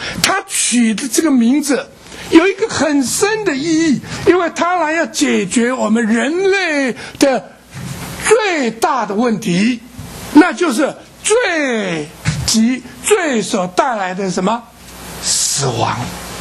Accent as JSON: {"language": "Chinese", "country": "China", "said": "我们中国人呢很少取名字叫耶稣的，你知道吗？"}